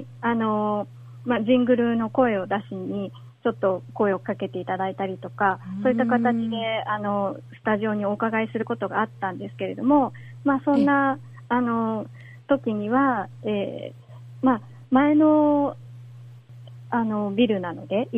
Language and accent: Japanese; Uji, Kyoto, Japan; 一つが私の地元の宇治にもできまして